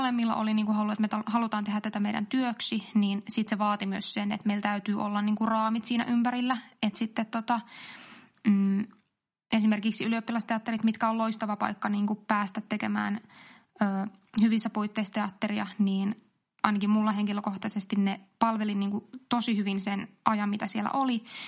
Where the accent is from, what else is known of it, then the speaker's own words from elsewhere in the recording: Rovaniemi, Lapland, Finland; No, mä oon itse Rovaniemeltä alun perin ja mä oon siellä harrastanut teatteria lapsena